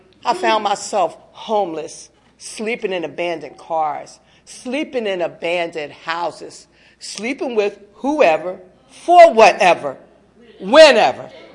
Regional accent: Philadelphia, Pennsylvania, United States; moved away as an adult; also born or lived in New Jersey; now in Maryland, United States; And I even migrated here to Maryland because I'm from the Philadelphia and New Jersey area. So I came here to Maryland about 17 years ago

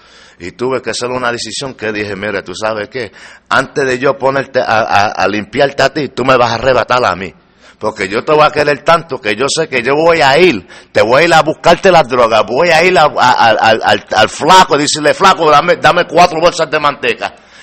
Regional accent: New York, United States; also born or lived in Puerto Rico; Yo soy de Puerto Rico y nací en Puerto Rico, pero criado en Nueva York, en el Bronx.

